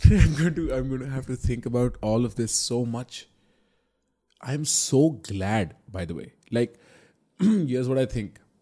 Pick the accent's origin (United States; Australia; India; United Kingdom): India; Well, I'm Indian, bro.